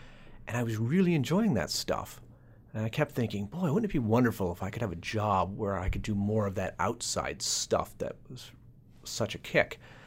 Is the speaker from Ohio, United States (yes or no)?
yes; Ohio, United States; now in New York City, United States; Growing up in Ohio, I was aware only of thin yellow beer that came in cans that one often slammed.